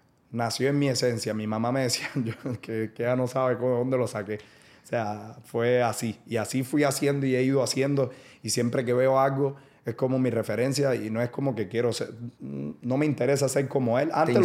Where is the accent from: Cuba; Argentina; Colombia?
Cuba; moved away as an adult; Cuando yo salí de Cuba, Cuba está 50 años atrás. No había internet. Yo tenía internet en la universidad